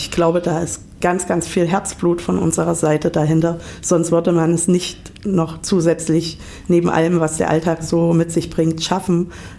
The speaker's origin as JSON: {"language": "German", "town": "Weimar", "region": "Thuringia", "country": "Germany", "said": "wir kommen aus Weimar, gleich um die Ecke, also auch Innenstadt, aber nicht direkt in der Gerber."}